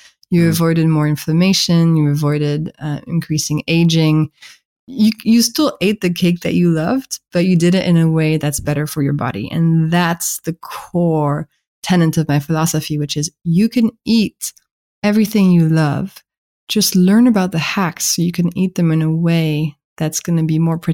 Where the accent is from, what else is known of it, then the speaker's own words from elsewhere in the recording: France; accent: French; English is a second language; No, my French accent is betraying me.